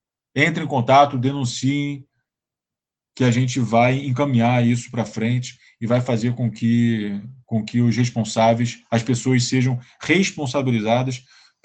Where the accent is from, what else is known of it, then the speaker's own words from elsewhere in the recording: Brazil; É porque eu sou brasileiro.